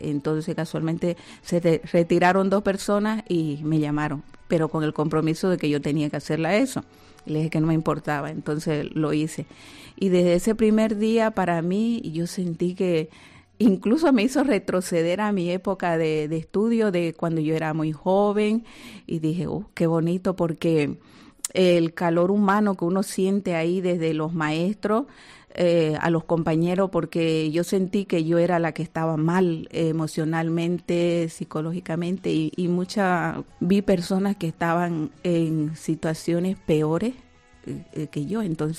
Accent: Bolivia; moved away as an adult; Yo vengo de Bolivia, yo era maestra en mi país.

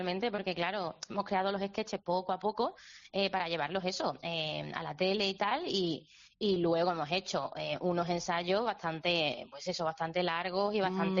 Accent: Andalusia, Spain; accent: Andalusian; nosotros somos andaluces y llevamos los personajes pues por el caminito andaluz porque somos de Andalucía

